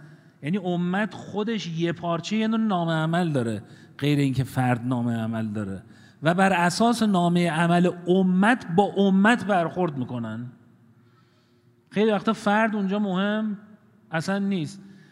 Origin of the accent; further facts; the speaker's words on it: Iran; ما الان ایرانی هستیم، قوم ایرانی. خب ما الان یه قومیم، ایرانیم.